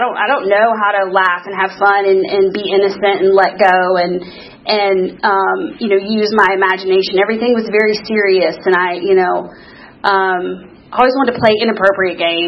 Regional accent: Atlanta, Georgia, United States; So I was born in Atlanta, Georgia, at Emory University Hospital, one of the last babies born there, and to a mom and a dad, and we lived in Candler Park

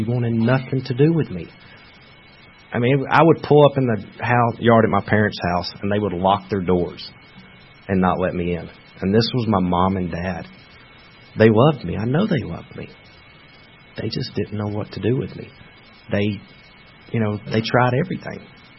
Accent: Georgia, United States; no, I'm from Georgia. I don't want no help from you.

